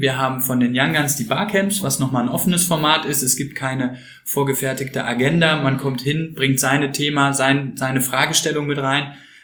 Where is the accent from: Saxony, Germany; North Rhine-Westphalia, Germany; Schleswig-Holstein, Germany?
North Rhine-Westphalia, Germany; Cologne; Als Kölner